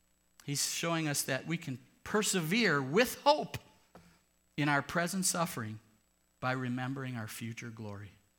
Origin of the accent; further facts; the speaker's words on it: Wisconsin, United States; I grew up right outside of the Green Bay Area